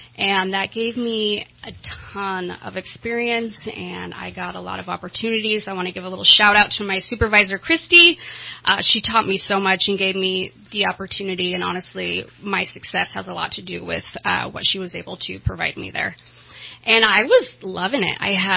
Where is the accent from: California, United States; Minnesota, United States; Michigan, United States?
California, United States; Well, I was born and raised in Siskiyou County, way up north in the woods, and I have a large family.